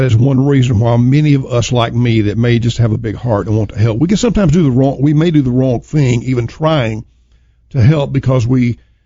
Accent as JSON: {"language": "English", "region": "Alabama", "country": "United States", "tie": "born or raised there", "said": "You know, I grew up in Alabama, and the steel industry, when I grew up, it was impossible as a kid not to know someone."}